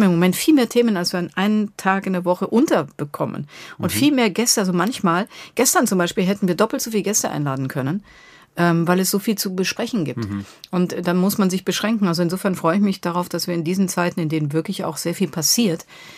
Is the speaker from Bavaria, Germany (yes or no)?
yes; Bavaria, Germany; Ich komme aus Bayern.